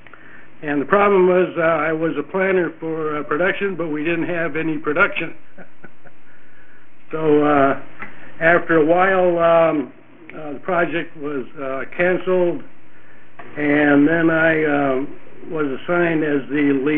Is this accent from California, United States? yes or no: yes; Hollywood, California, United States; also born or lived in Hibbing, Minnesota; Well, I was originally from Hibbing, Minnesota. And that's where I was born and grew up until I was about 10 years old. And my parents moved out to California, Hollywood. So I actually went to high school in Sherman Oaks